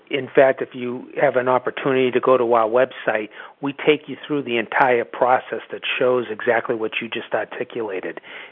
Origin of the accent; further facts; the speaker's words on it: Boston, Massachusetts, United States; after I graduated university in Boston, Massachusetts, where I grew up